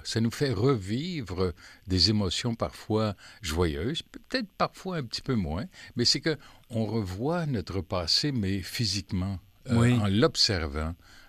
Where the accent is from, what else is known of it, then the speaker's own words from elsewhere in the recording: Ottawa, Ontario, Canada; moi je suis d'Ottawa